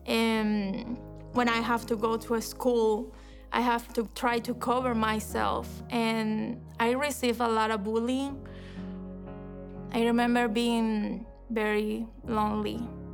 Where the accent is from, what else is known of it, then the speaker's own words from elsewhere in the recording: Venezuela; I grew up in Venezuela.